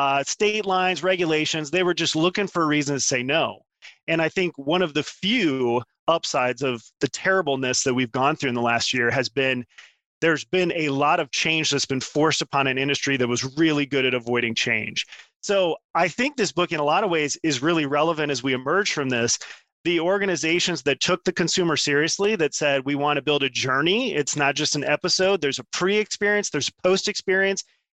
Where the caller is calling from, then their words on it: Midwest, United States; I'm calling from the Midwest.